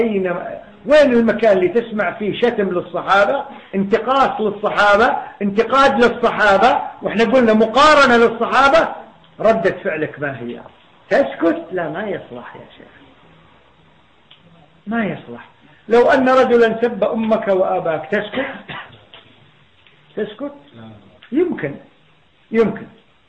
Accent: Kuwait; فيقولون واحد من الدعاة هؤلاء من تلاميذهم عندنا في الكويت

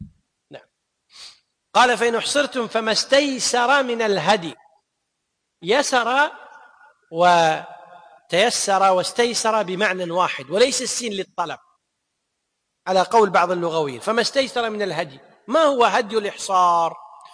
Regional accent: Kuwait; احنا بالعمية عندنا بالكويت يقول يتوهق

